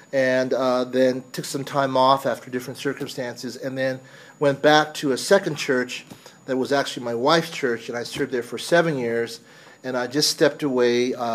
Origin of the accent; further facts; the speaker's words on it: Pasadena, California, United States; And so I grew up in Pasadena at Lake Avenue Congregational, so it was a very white church.